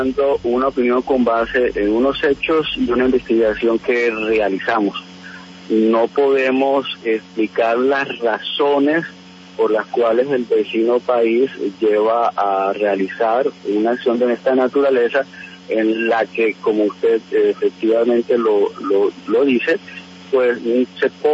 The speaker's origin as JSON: {"language": "Spanish", "country": "Colombia", "said": "nosotros colombianos"}